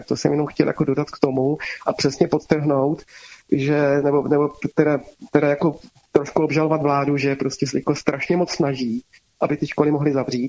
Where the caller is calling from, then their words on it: Plzeň, Plzeň Region, Czechia; z Plzně, dost často volám